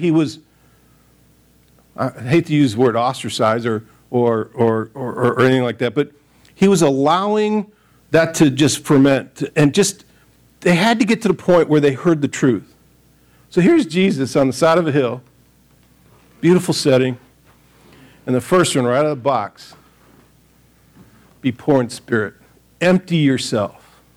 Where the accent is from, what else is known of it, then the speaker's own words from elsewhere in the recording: United States; I'm a stinking independent person. I'm an American.